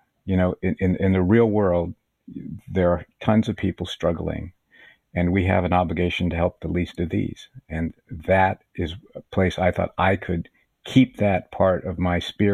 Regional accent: West Virginia, United States; I'm a kid from West Virginia. I never expected to be here.

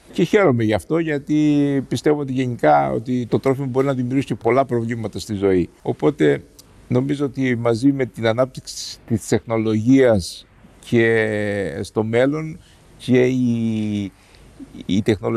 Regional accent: Crete, Greece; και το χωριό μου είναι κοντά στα Νόγια

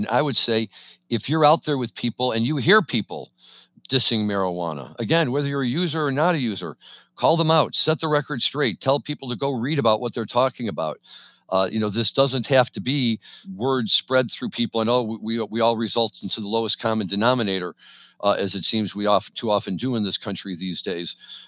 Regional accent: Missouri, United States; Missouri's my home state, and I was still surprised they got medical.

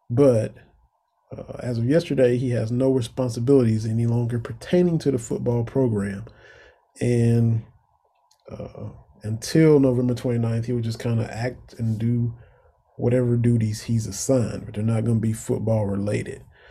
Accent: Kentucky, United States; I grew up in Eastern Kentucky.

